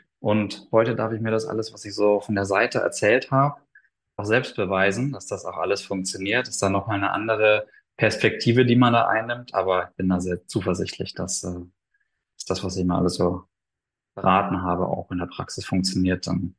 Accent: Munich, Bavaria, Germany; Bin Münchner Kind, hier aufgewachsen, lebe hier schon sehr, sehr lange und sehr, sehr glücklich.

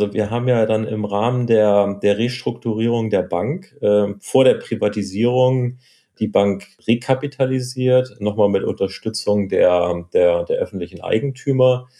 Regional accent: Hamburg, Germany; wieder in Hamburg, meiner Heimatstadt, zu arbeiten.

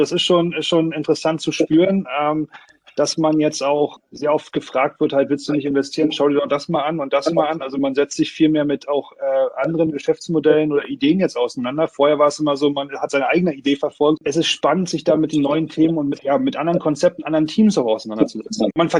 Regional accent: Brandenburg, Germany; born there; bin 38 Jahre alt, gebürtig aus Brandenburg

